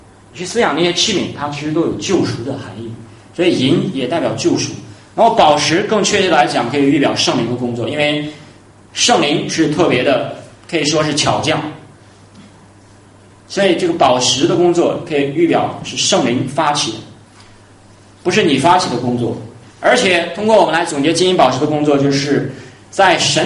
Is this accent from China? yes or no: yes; Henan, China; accent: Henan; 放羊娃，这是我们河南话。